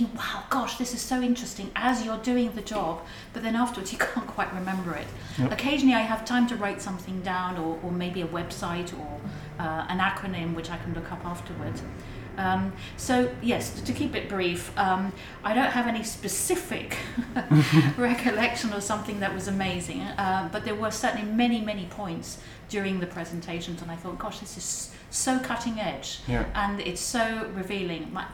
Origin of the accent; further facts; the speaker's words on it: England, United Kingdom; now in Argentina; I've been living in Argentina for 25 years, although I'm actually English.